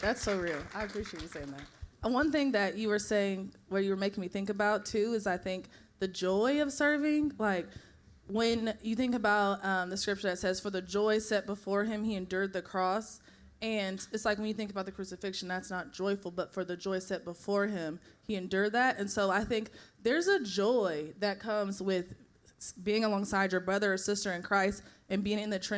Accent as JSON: {"language": "English", "town": "Columbus", "region": "Ohio", "country": "United States", "tie": "born or raised there", "said": "One, I grew up in Columbus, Ohio."}